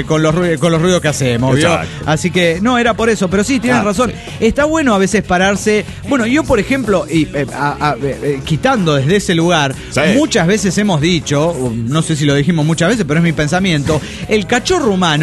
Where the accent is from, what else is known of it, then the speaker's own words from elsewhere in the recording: Managua, Nicaragua; Hola, soy … de Managua, Nicaragua.